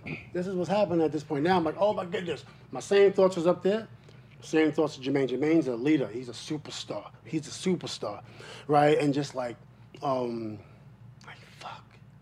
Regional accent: Queensbridge, New York, United States; I'm from Queensbridge, right?

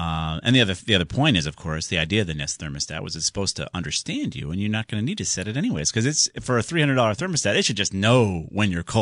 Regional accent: Windsor, United States; Imagine if you in your town of Windsor, which was my hometown

